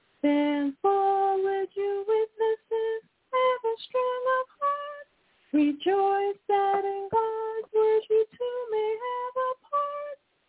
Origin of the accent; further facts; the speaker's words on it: Brooklyn, New York, United States; now in Pennsylvania, United States; from Pennsylvania, but originally I'm from Brooklyn, New York.